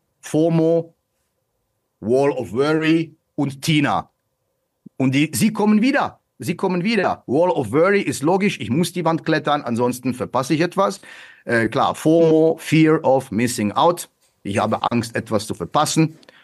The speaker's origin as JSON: {"language": "German", "country": "Germany", "lives_now": "Switzerland", "said": "Wir in der Schweiz hoffen auch extrem drauf. Gut, zunächst. Erstmal bin ich Deutscher und es ist mir alles andere als nicht wichtig."}